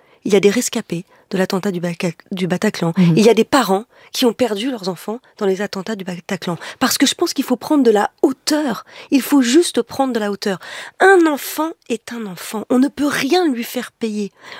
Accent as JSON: {"language": "French", "region": "Grand Est", "country": "France", "said": "J'en sais quelque chose, je suis Lorraine."}